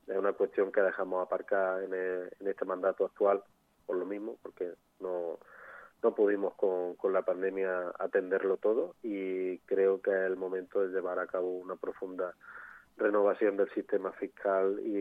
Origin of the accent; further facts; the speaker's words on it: Palenciana, Andalusia, Spain; proyectos sobre los que se tienen que sostener el devenir de mi pueblo, de Palenciana.